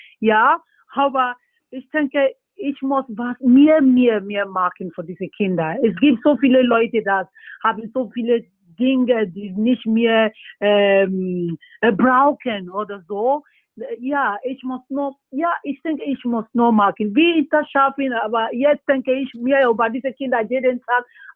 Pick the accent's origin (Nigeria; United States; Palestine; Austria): Nigeria; German is a second language; Ja, bei uns in Nigeria, es gibt so viele Talente, ne?